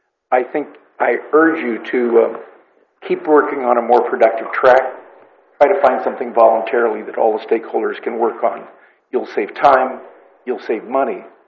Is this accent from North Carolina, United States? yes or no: no; Nipomo, California, United States; I'm from Napomo.